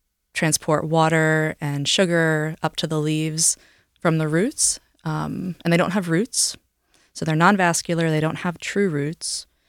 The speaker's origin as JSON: {"language": "English", "region": "New York", "country": "United States", "tie": "born or raised there", "said": "Because I grew up near the Gunks, and so there's so many beautiful moss covered rocks."}